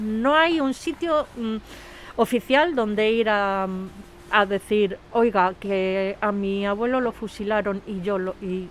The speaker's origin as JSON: {"language": "Spanish", "town": "Sacedón", "region": "Castilla-La Mancha", "country": "Spain", "said": "yo como soy de Sacedón, me viene fenomenal estar aquí"}